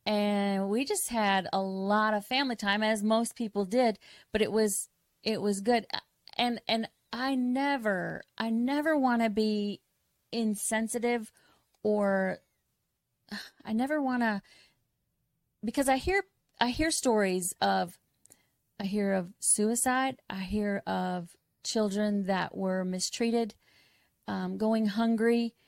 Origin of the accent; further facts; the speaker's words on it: Michigan, United States; That's right, I did.